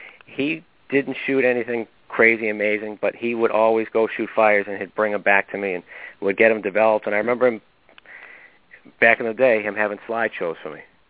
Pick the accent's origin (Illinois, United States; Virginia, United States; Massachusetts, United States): Massachusetts, United States; Boston; I grew up in the city. I grew up in Dorchester, part of Boston, and my grandparents lived on the next floor up from me.